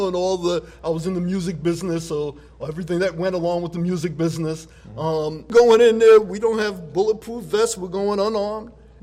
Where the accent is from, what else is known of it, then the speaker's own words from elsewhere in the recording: New York, United States; now in Miami, United States; And it wasn't until I came down here, because I grew up in New York. I came down here.